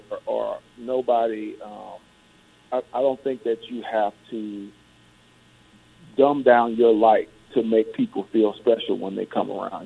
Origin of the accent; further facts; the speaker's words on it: Birmingham, Alabama, United States; My hometown, Birmingham, Alabama, and the state